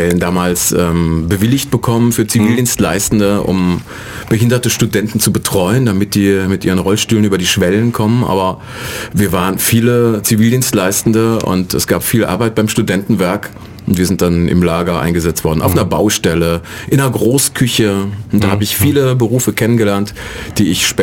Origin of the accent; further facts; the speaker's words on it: Kaiserslautern, Rhineland-Palatinate, Germany; Ich bin geboren in Kaiserslautern, das ist in Rheinland-Pfalz. Und da hatte ich auch eine glückliche Kindheit.